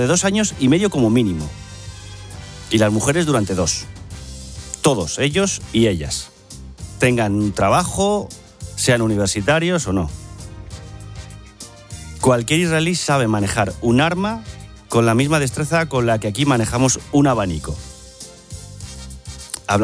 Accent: Spain; Los que nos hemos criado los 90 no terminamos de creérnoslo, y menos siendo españoles. O sea, habitantes de una soleada península ubicada en la esquina del suroeste continental.

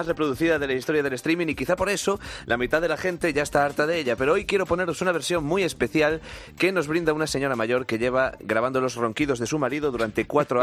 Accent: Spain; me enorgullece como español tener en mi país

